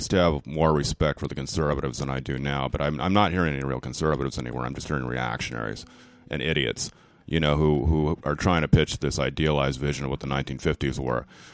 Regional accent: Fresno, California, United States; people I know from where I grew up in Fresno

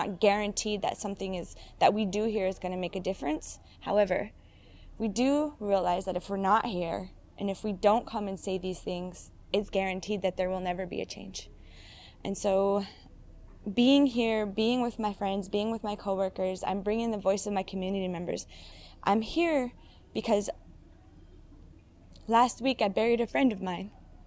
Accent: Fort Berthold, North Dakota, United States; I am Mandan Hidatsa Narikara. I'm from Fort Berthold, which is located in the state of North Dakota. And I'm here in Cancun, Mexico

